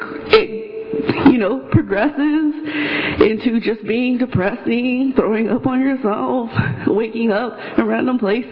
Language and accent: English; Porterville, California, United States; I'm from Porterville.